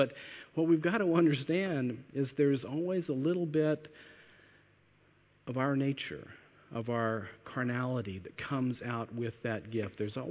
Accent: Texas, United States; I grew up in Texas, and you know, in the summertime, it's really hot.

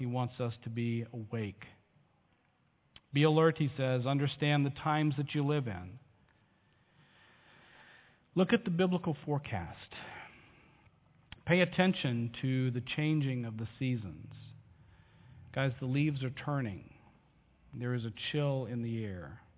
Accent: Texas, United States; Now, am I worthy because I'm from Texas?

